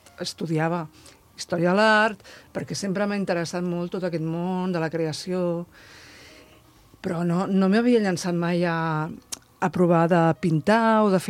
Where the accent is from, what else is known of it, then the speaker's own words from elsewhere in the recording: Vilafranca del Penedès, Catalonia, Spain; also born or lived in Barcelona; per mi és la primera vegada que participo al FIRART. Soc de Vilafranca tota la vida, el que passa que he viscut molts anys a Barcelona.